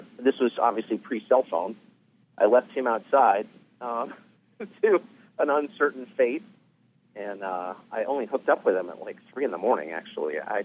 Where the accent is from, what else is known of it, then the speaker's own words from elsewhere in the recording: California, United States; Well, I grew up in California. And … are from California, and I'm 46 now